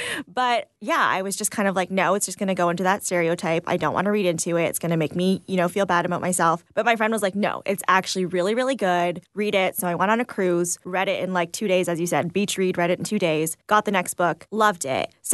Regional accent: Whitby, Ontario, Canada; Like I grew up in a predominantly white town. I grew up in Whitby and everyone around me was white.

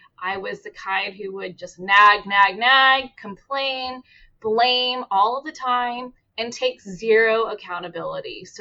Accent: California, United States; I'm also in California, not too far away from Marissa, and born and raised in the Bay Area.

